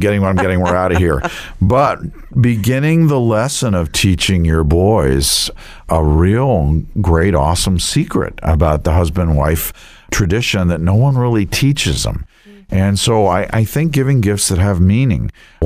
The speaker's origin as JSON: {"language": "English", "region": "New York", "country": "United States", "tie": "born or raised there", "said": "We grew up outside of Manhattan, and we would go probably to Macy's, although my brother believes it was Lord & Taylor's."}